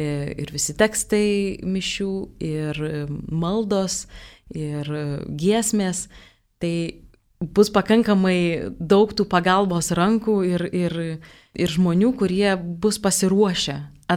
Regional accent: Kaunas, Kaunas County, Lithuania; Aš tada buvau 13 metų ir kadangi aš kaunietė

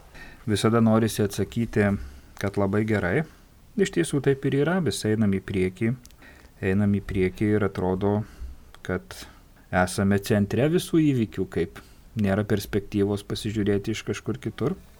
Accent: Dzūkija, Lithuania; aš pats esu iš Dzūkijos, tai labai gerai atskiriu tos žmonės, kurie iš Dzūkijos.

